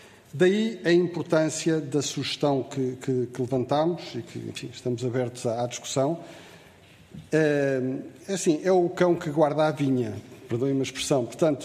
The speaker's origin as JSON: {"language": "Portuguese", "region": "Lisbon", "country": "Portugal", "said": "eu sou de Lisboa"}